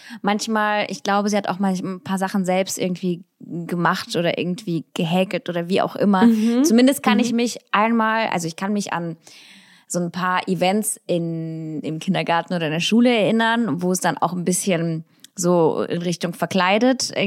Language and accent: German; Russia; German is a second language; now in Germany; verstanden, dass Kleidung oder wie man sich kleidet in Russland eigentlich wichtig ist. Also zumindest da, wo ich aufgewachsen bin